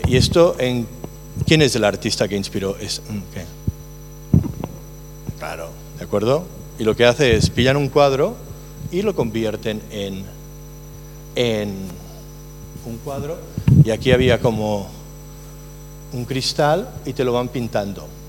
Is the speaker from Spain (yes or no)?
yes; Spain; moved away; yo creo que me fui de España simplemente porque el fútbol era inaguantable. Ahora está peor, pero yo soy de la época del carrusel deportivo, cuando los domingos me tuve que ir de España.